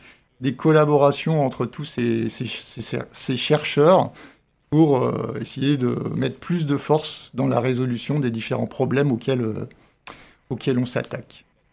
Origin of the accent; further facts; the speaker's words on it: Auvergne-Rhône-Alpes, France; j'ai fait mes études en Haute-Savoie, puisque je suis originaire de Haute-Savoie. D'abord à Annecy